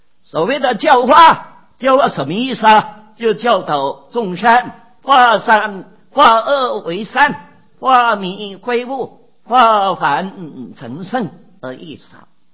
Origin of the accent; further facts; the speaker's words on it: China; 对美国人他所说的就是美国话，对我们中国人讲的就是中文啊。